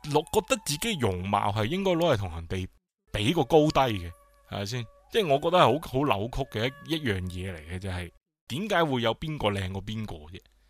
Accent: China; 我中国人我劣根性就系中意系嘛批判自己

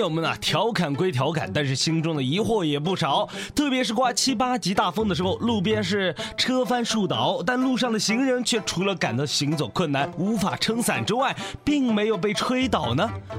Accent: Changsha, Hunan, China; 那也就是说咱们长沙人啊，在夏天爱吃宵夜啊

